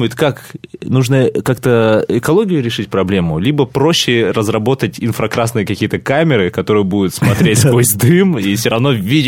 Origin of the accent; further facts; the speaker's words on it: Russia; ты с какой страны? Да, вот стандартный вопрос. Я говорю, из России.